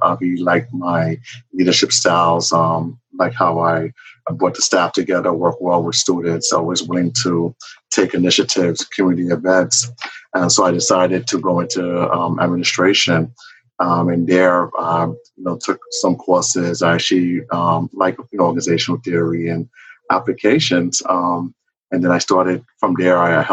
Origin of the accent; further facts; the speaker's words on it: Brooklyn, New York, United States; I'm from Brooklyn, New York. I grew up in the Bushwick section of Brooklyn, where my family's from Haiti.